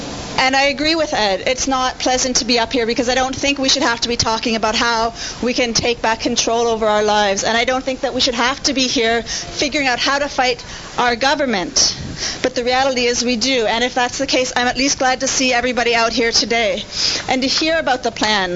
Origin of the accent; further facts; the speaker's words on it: Guelph, Ontario, Canada; Because I grew up in Guelph